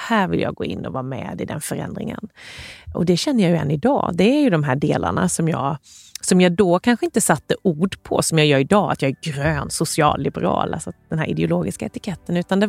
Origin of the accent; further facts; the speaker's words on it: Värnamo, Jönköping County, Sweden; Jag tyckte att det hände för lite helt enkelt hemma i Värnamo. För det är ju där man börjar oftast som ung.